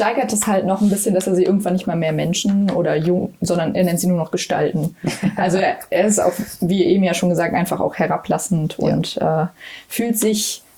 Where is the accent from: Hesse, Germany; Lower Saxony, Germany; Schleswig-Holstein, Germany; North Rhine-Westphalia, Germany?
North Rhine-Westphalia, Germany; Cologne; Ich kenne Krapfen, also ich komme aus Köln.